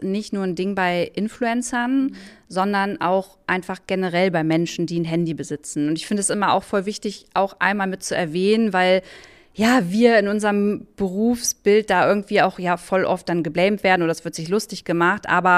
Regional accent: Braunschweig, Lower Saxony, Germany; also born or lived in Berlin; ich komme aus Braunschweig, da wohne ich auch, habe lange in Berlin gelebt

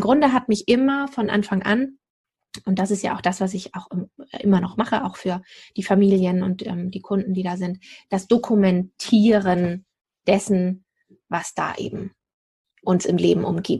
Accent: Lower Saxony, Germany; also born or lived in England / Hanover; geboren bin ich hier im Nachbarlandkreis des Landkreises, wo ich jetzt lebe. Tatsächlich bin hier wieder zurückgekehrt in diese Ecke, wo ich auch aufgewachsen bin, südlich von Hamburg. Bin nach der Schule nach England gegangen, habe da eine Weile gelebt, bin dann nach Hannover gegangen

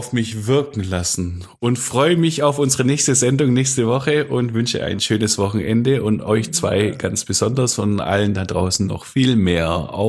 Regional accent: Sindelfingen, Baden-Württemberg, Germany; Also ganz früher bin ich im Eichholz aufgewachsen.

